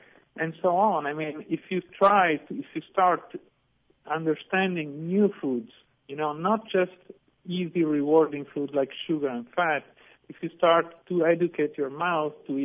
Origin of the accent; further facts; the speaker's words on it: Sardinia, Italy; English is a second language; I mean, I'm from Sardinia and we have centenarians